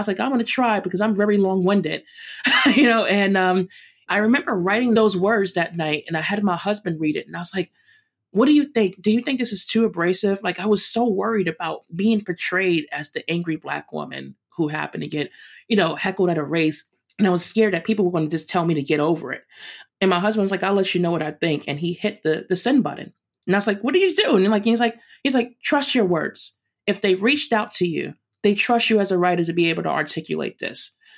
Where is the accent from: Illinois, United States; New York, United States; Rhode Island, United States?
New York, United States; And as a New Yorker, as an old school New Yorker, I immediately turned around.